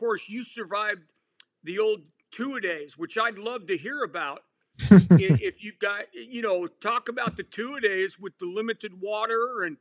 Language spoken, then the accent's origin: English; Nevada, United States; now in Indiana, United States; You know, I moved to Indiana in the summer of 2007. And I've got a question for you because I grew up in Nevada